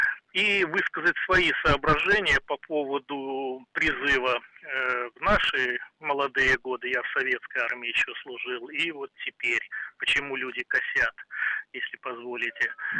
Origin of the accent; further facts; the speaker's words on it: Belarus; Я, кстати, не москвич, я из глубокой-глубокой белорусской провинции.